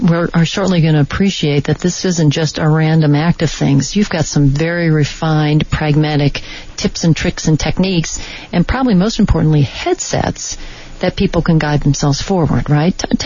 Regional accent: Indianapolis, Indiana, United States; particularly a kid growing up in Indianapolis, I used to skip school and go to the racetrack

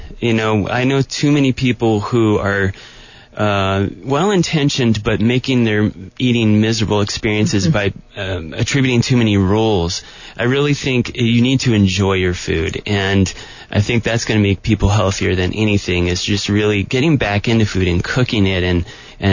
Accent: New York, United States; also born or lived in Oregon; Like, I'm from New York. Well, I grew up in New York and I was born in Oregon

